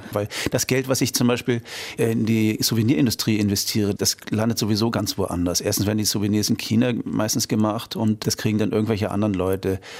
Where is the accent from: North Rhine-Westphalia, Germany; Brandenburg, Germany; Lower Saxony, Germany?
Lower Saxony, Germany; Lüneburg; Also ich bin geboren in Norddeutschland, also komme aus Lüneburg